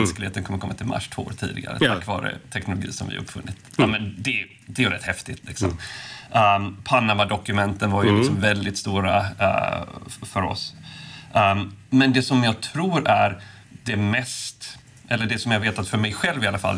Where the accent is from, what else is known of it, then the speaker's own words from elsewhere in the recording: Oskarshamn, Kalmar County, Sweden; huvudkontor i Oskarshamn, där jag är uppvuxen. Eller till och med utanför Oskarshamn, Påskallavik